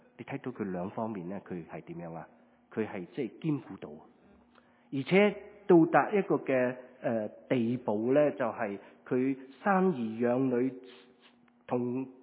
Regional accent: China; 犹太人和我们中国人都有类似的地方

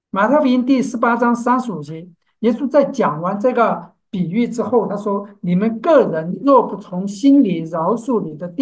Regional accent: China; 那我们中国人讲的是"事不过三"嘛。

